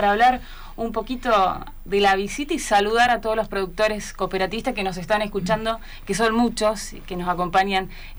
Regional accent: Entre Ríos, Argentina; las mujeres entrerrianas somos las más lindas

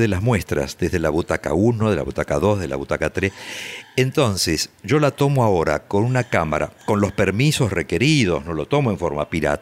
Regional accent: Buenos Aires, Argentina; En Buenos Aires, en el sanatorio Anchorena.

